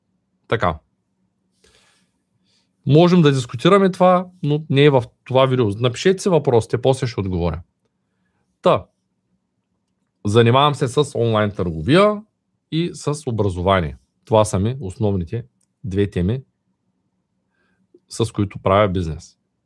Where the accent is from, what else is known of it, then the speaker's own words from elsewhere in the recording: Shumen, Shumen Province, Bulgaria; от Шумен съм, от 23 години се занимавам с предприемачество и бизнес